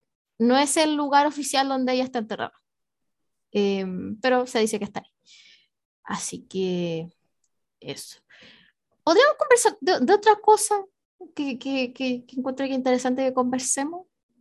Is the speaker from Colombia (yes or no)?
no; Chile; somos chilenos, nomás, ni siquiera somos de la Commonwealth.